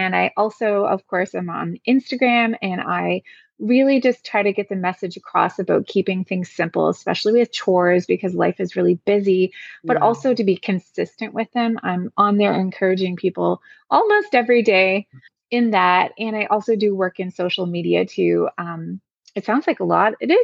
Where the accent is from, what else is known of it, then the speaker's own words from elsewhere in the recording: Halifax, Nova Scotia, Canada; So I'm from Halifax, Nova Scotia